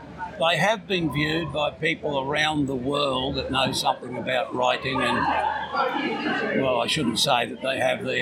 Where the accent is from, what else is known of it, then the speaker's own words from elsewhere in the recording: Smithfield, Australia; We are actually from Smithfield. We're pretty local, but yep.